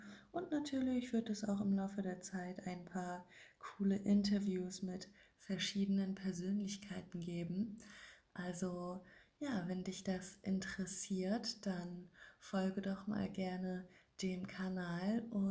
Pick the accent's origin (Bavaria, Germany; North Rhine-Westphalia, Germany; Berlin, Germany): Berlin, Germany; ich komme aus Berlin, ich bin 29 Jahre alt